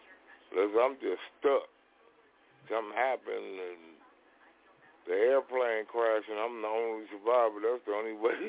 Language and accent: English; California, United States; born there; I'm glad that I was born in California.